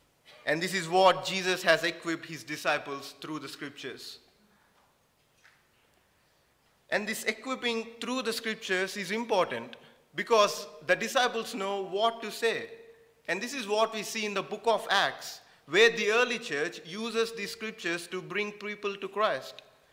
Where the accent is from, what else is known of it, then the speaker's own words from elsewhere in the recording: India; I was brought up in India, so I don't know much about monarchy